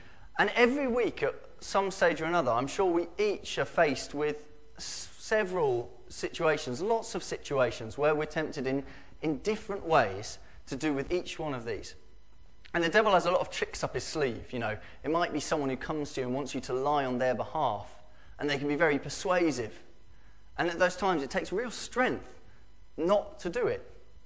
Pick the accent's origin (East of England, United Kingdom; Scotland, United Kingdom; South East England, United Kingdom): South East England, United Kingdom; Pembury; born there; I'd been born in Pembury in Tunbridge as well.